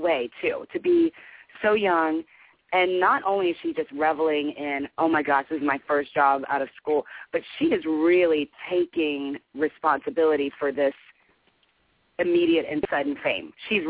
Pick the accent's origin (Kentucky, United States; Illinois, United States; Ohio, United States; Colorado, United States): Kentucky, United States; Louisville; because she's from where I'm from Louisville, Kentucky.